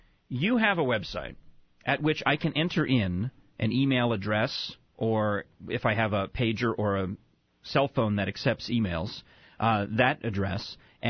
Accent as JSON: {"language": "English", "region": "New York", "country": "United States", "tie": "born or raised there", "said": "when I was a kid, growing up in New York, listening to 66 WNBC."}